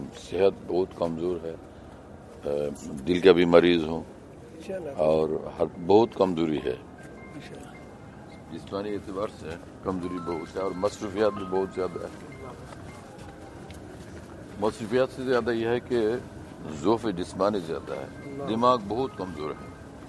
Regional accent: Bangladesh; আমি তো বাংলাদেশি মানুষ

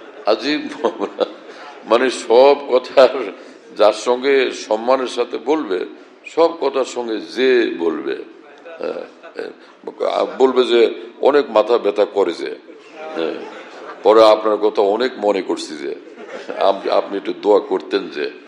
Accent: Bhola, Barisal Division, Bangladesh; আমরা গাঁওগ্রাম থেকে আসছি, তো ভোলাতে তো গাঁওগ্রামে কোনো চেয়ারম্যানের সামনে এলাকার লোক বসে না

